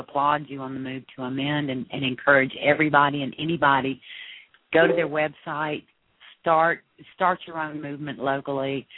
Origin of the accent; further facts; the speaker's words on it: Mobile, Alabama, United States; I'm from Mobile, Alabama. I'm a native here. I've lived here all my life except for 2 years.